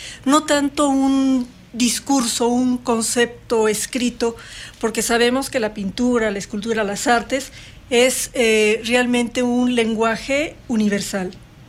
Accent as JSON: {"language": "Spanish", "town": "Coyoacán", "region": "Mexico City", "country": "Mexico", "lives_now": "Querétaro, Mexico", "said": "yo realmente soy de México, de Coyoacán. No soy queretana, pero ya tengo también muchísimos años viviendo aquí, así que realmente ya soy queretana"}